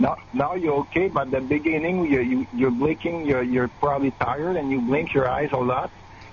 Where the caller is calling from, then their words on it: Montreal, Quebec, Canada; from Montreal.